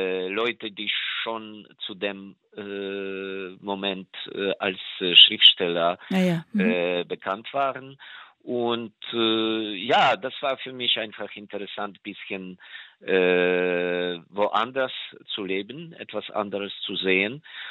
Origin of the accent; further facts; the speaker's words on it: Ukraine; German is a second language; also born or lived in Moscow; Den Journalismus habe ich in Lviv studiert, also das war eine frühere Geschichte.